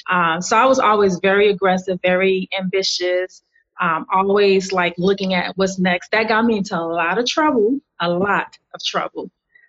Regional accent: Miami, Florida, United States; also born or lived in Atlanta, United States; Okay, well, I'm a Miami girl. I'm born and raised in Miami, but I spent some years in Atlanta. I went to grad school in Atlanta.

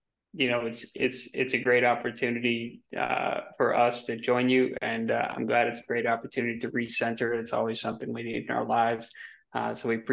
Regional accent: Georgia, United States; My background is I'm from Georgia, went to University of Georgia and have hardly ever left other than a ski bum season here or there.

